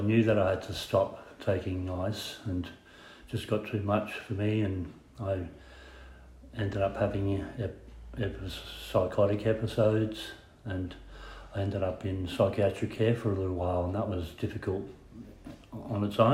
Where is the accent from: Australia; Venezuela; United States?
Australia; Murray Bridge, South Australia; I'm 58 years old, and I'm from Murray Bridge, South Australia.